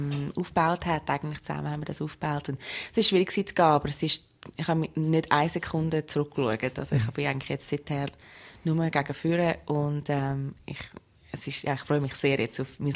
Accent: New York, United States; New York ist halt einfach für mich dort, wo die Musik wirklich lebt und dort, wo ich aufgewachsen bin und viele Freunde leben noch dort.

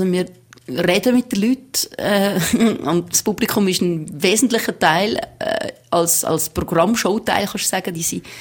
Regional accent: Switzerland; Und dann sind wir als Schweizer immer ein bisschen stolz

